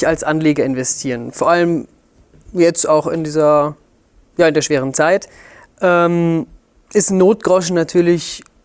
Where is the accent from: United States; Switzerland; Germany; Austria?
Germany; Und ich als Deutscher kann davon auch ein Lied singen.